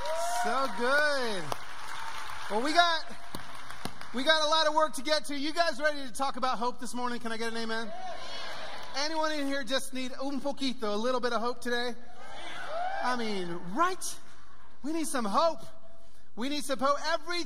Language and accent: English; Pico Rivera, California, United States; born there; now in Nashville, United States; I do live in Nashville, Tennessee, but I don't hail from Nashville, Tennessee. I was born in East LA in Pico Rivera.